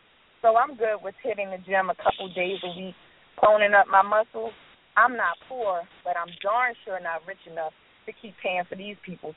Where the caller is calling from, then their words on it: Galloway, New Jersey, United States; calling from Galloway, New Jersey.